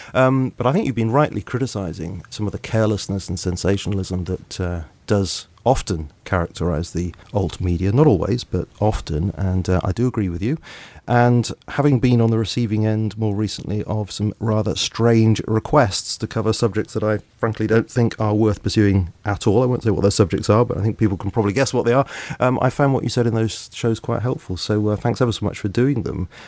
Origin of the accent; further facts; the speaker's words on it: South West England, United Kingdom; also born or lived in Reading; I was born in Reading and I was raised in Dorset, but I have spent 22 years in the north of England